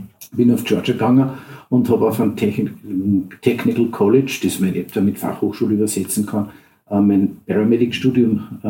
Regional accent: Austria; Und habe als Österreicher gesagt, naja, das haben wir in Österreich erfunden.

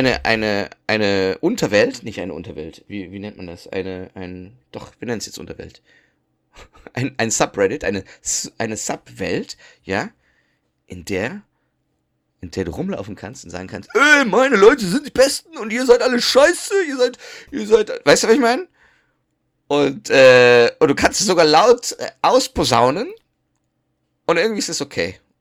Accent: Düsseldorf, North Rhine-Westphalia, Germany; bin ich in Düsseldorf aufgewachsen.

